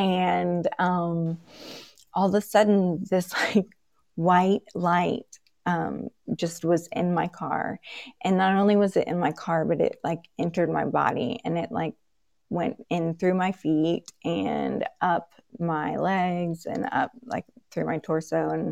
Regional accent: Georgia, United States; I was raised in South Georgia, if you notice the accent, and that's, where I live today.

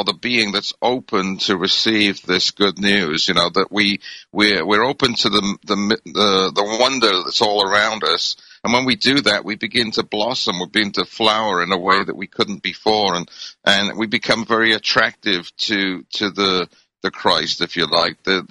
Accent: United Kingdom; I grew up in Britain, of course, and it was a secular society back then.

